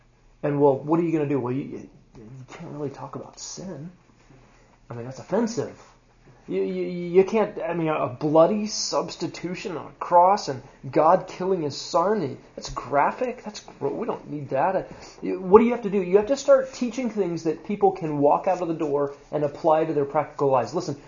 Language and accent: English; Tennessee, United States; accent: Tennessee; Sorry, I just went into my Tennessee accent.